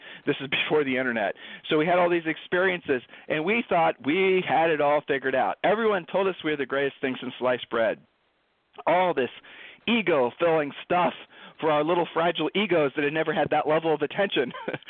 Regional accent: Columbus, Ohio, United States; Whereas we're from Columbus, Ohio, and everything there was nice and easy and predictable.

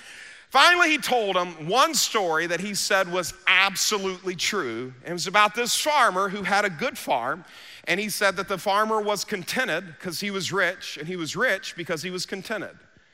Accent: United States; this is just my observation as an American, because I go to different parts of the world on a regular basis.

